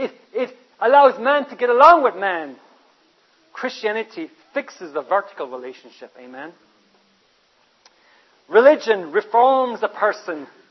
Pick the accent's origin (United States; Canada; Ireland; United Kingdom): Ireland; when I was growing up in Ireland, I lived about a mile away from my school.